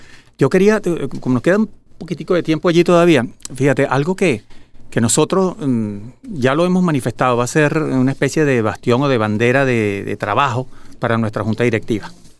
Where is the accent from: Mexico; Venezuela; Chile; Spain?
Venezuela; nosotros como venezolanos, en esta situación que está viviendo el país